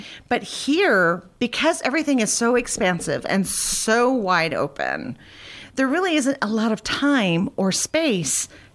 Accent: Montana, United States; This is a great day to be a Montanan.

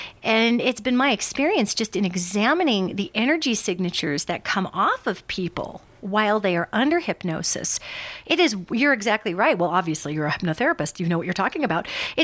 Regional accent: Montana, United States; also born or lived in Los Angeles; from Los Angeles, I was 11 years down there, and I'm from Montana, obviously

